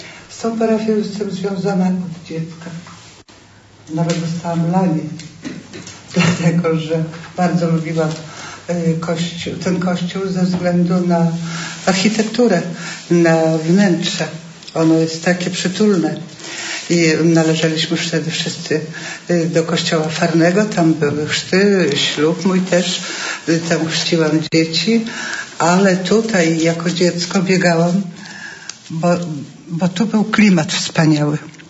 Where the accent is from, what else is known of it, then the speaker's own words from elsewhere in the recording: Białystok, Podlaskie Voivodeship, Poland; Jestem białostoczanką, ale byłam w Białymstoku piece chlebowe.